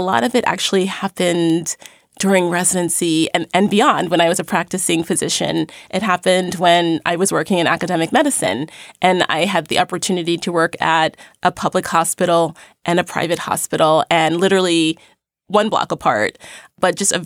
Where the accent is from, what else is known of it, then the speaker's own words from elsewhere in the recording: Brooklyn, New York, United States; when I grew up in Crown Heights, Brooklyn, which I didn't know until later on in life was a formerly redlined neighborhood.